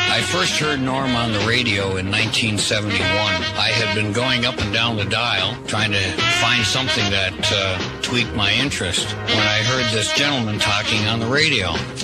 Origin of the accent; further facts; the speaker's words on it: Welland, Ontario, Canada; even though I was from Welland.